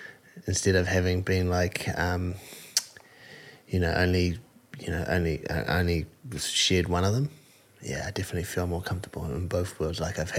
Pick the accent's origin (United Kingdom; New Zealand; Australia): New Zealand; Massey, Auckland; I grew up in Massey. I went to the local high school, played for the local rugby team, and yeah, I'm very happy that I had my childhood out on West Auckland at Massey.